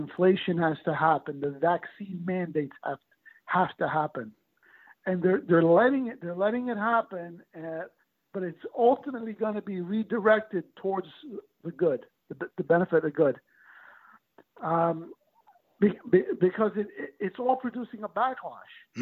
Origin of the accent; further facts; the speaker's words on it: New Jersey, United States; And here in New Jersey, my home state, and this is really astonishing